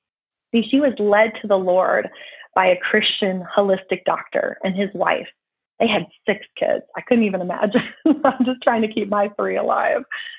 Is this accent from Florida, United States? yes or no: yes; Florida, United States; now in Oklahoma, United States; But I was born and raised in Florida. I'm a Floridian at heart.